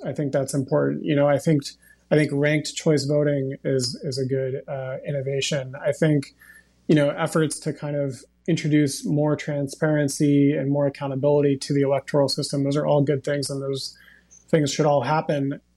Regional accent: United States; So, you know, I'm an American.

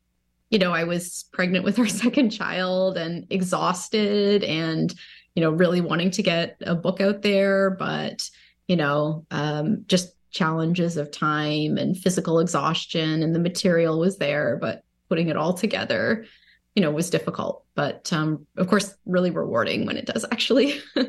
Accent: Ontario, Canada; I was a figure in my childhood growing up in Ontario.

